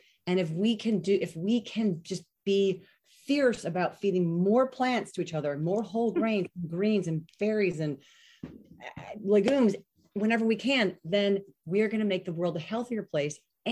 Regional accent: United States; being an American female, being born in America as a woman, you're kind of born with this mindset

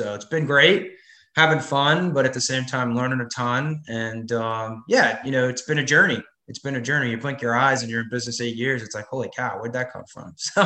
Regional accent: New York City, New York, United States; You know, I was from Brooklyn, New York, went to college in the Bronx and in New York, graduated in 97, a long time ago.

